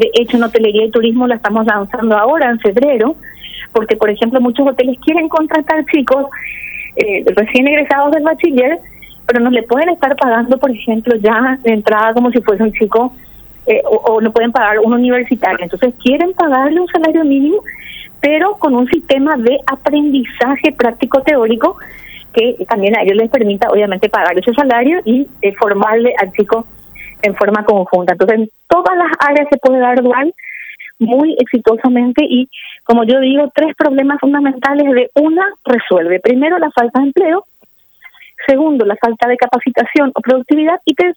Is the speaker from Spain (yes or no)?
no; Paraguay; como mujer paraguaya y patriota que soy